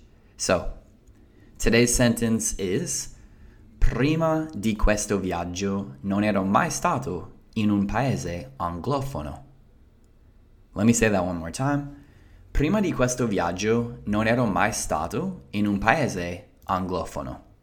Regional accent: United States; So I did not take it for granted, because I know as an American, I'm lucky to be able to do that.

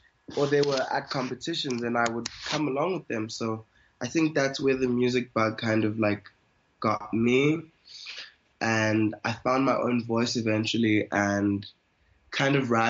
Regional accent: Johannesburg, Gauteng, South Africa; also born or lived in Cape Town; I was born and raised in Johannesburg, and I lived in Cape Town for a while, but I'm back in Johannesburg now.

